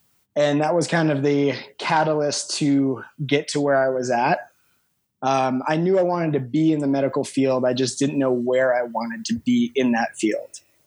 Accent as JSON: {"language": "English", "town": "Las Vegas", "region": "Nevada", "country": "United States", "tie": "born or raised there", "lives_now": "Reno, United States", "said": "Yeah, well, I'm a native Nevadan, so born and raised in Vegas. I now live up in Reno."}